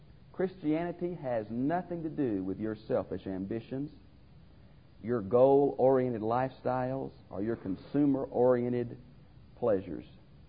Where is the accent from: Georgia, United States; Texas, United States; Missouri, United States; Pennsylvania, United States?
Texas, United States; Houston; I grew up in Houston, and I can remember many times going downtown or to sports events in that town